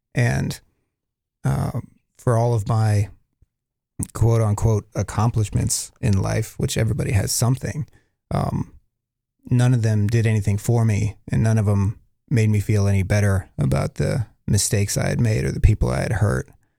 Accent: Wyoming, United States; I mean, I grew up in Wyoming

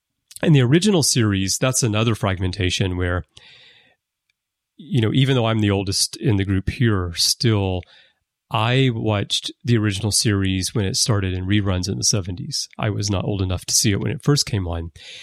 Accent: Alabama, United States; You know, I'm from Alabama, and we had a real problem in the 90s trying to watch Star Trek, where Atlanta Braves baseball games would preempt episodes.

